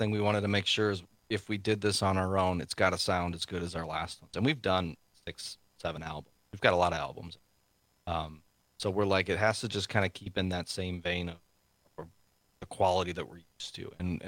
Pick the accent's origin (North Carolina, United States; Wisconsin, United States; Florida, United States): Wisconsin, United States; Mineral Point; born or raised there